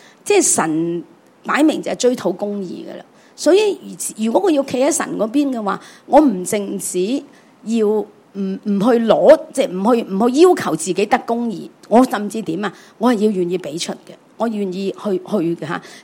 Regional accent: Hong Kong; 咁我觉得呢个都系俾我哋作为香港人咧一个好大嘅提醒啊！

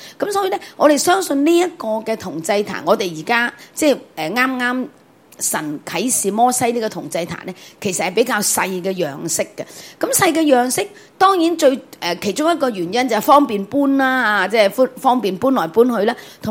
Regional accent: Hong Kong; 去过我哋香港人好中意去 barbecue 去烧嘢食。

